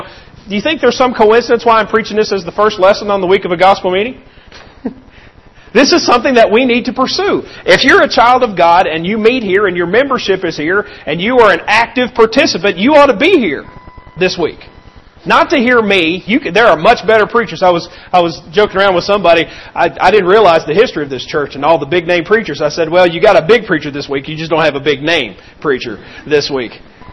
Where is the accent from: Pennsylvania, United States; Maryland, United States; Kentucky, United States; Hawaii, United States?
Kentucky, United States; I was raised in Kentucky, so my baseball team growing up was the Cincinnati Reds.